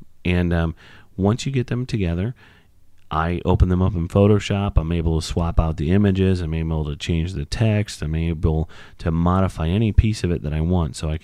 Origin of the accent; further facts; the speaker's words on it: St. Louis, Missouri, United States; Growing up in St. Louis, I'm a big Blues fan